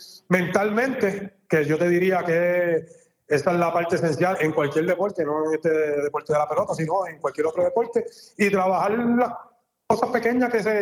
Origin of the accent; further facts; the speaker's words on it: Hormigueros, Puerto Rico; que es de los poquitos años que salió de mi pueblo hormiguero